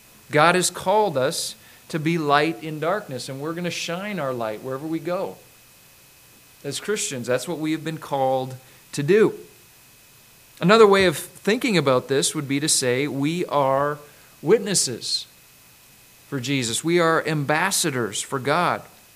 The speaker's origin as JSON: {"language": "English", "region": "Saskatchewan", "country": "Canada", "tie": "born or raised there", "said": "I remember growing up in Western Canada, on the prairies, actually, of Saskatchewan."}